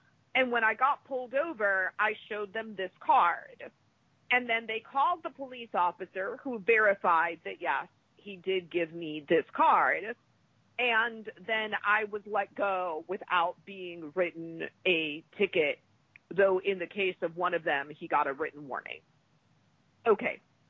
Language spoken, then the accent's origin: English; Italy; I'm from Italy. I know what it means to have corruption that is in your face.